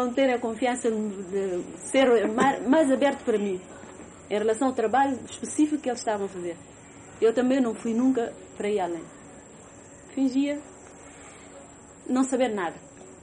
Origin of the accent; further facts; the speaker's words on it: Bissau, Guinea-Bissau; moved away; Porque eu, quando saí aqui de Bissau, em 64, fim de 64, praticamente não